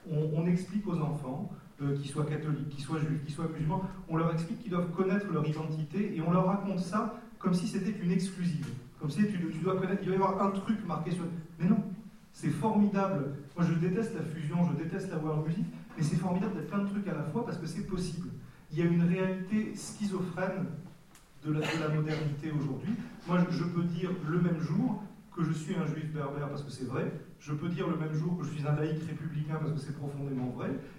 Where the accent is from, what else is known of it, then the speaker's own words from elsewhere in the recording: Nice, Provence-Alpes-Côte d'Azur, France; now in Paris, France; C'est drôle parce que je suis né dans un truc un peu honteux. Je suis né à Nice